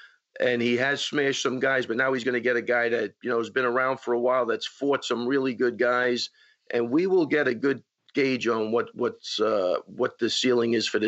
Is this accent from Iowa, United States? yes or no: no; New York, United States; accent: Long Island; That's just, that's Glover. My Long Island accent.